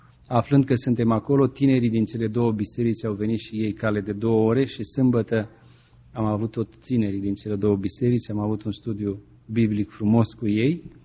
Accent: Romania; now in Los Angeles, United States; Noi am zis, din Los Angeles. Dar prima dată am venit din Europa, din România.

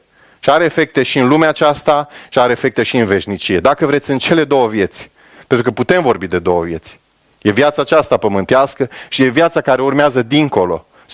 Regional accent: Romania; Noi suntem în Europa, suntem români, poate suntem mai sobri de felul nostru.

